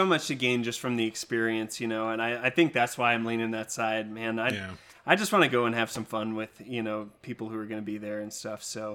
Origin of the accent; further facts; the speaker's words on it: Texas, United States; I mean, I grew up in Texas, and I came out here for summer camp once a year.